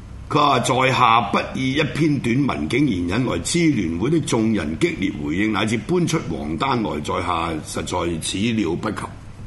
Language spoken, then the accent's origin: Cantonese; Guangdong, China; 咁保姆就係開妓院嘅女人，即係我哋廣東人比較粗俗啲叫龜婆。